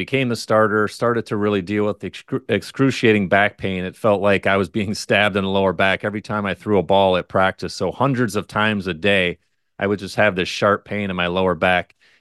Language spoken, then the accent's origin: English; Ohio, United States; I'm originally from Ohio, so it was just a huge adjustment in general to be away from home